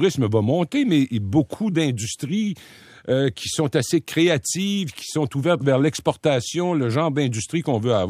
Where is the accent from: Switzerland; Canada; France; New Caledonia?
Canada; Rimouski, Quebec; born there; C'est ma région natale, là, Rimouski, tout ça, c'est magnifique pour aller faire du tourisme